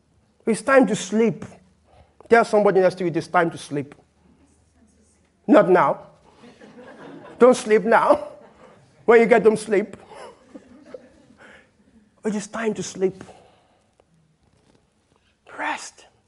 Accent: Nigeria; first language Yoruba; English is a second language; my mother tongue is Yoruba, so, you know, I always talk about, you know, I said, if you never, make sure you go to Nigeria before you

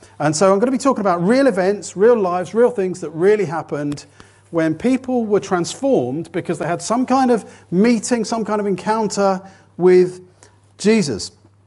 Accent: Southampton, South East England, United Kingdom; I am from Southampton.

